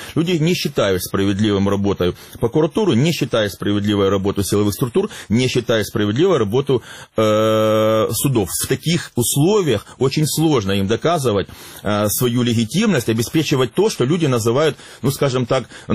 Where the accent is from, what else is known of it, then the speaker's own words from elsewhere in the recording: Mykolaiv, Mykolaiv Oblast, Ukraine; born there; Я как уроженец Николаева говорю сказать